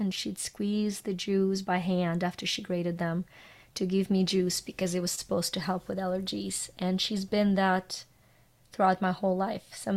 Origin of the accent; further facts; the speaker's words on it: Ukraine; English is a second language; I had such severe allergies as a little girl that growing up in Ukraine, we didn't know you could be allergic to cats.